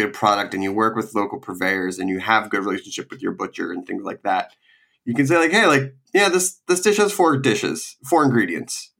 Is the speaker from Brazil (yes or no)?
no; East Coast, United States; when I was growing up on the East Coast, hearing about Alice Water and the whole farm to table movement and everything